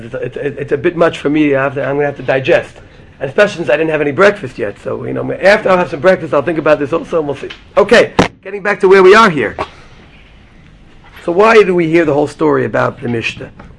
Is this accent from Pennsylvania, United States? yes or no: no; Brooklyn, New York, United States; I remember growing up in Brooklyn, going to Torah Semes and hearing them talk about Getchkas